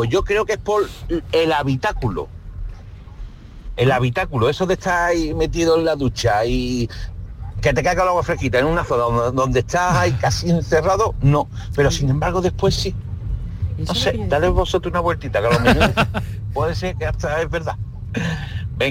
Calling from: Seville, Andalusia, Spain; de Sevilla.

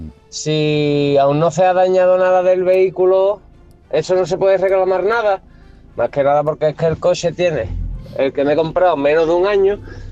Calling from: San Fernando, Spain; de San Fernando.

